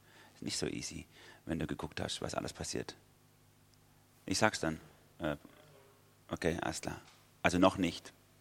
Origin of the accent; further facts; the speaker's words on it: Karlsruhe, Baden-Württemberg, Germany; ich komme aus Karlsruhe, bei uns in der Stadt ist es schon, gibt es in der Stadt über 6000 Türken allein und noch tausende von anderen.